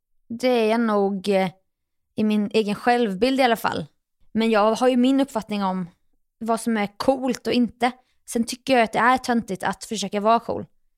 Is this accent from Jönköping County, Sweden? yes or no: yes; Jönköping, Jönköping County, Sweden; slippa att gå i mina egna gamla fotspår hemma i Jönköping.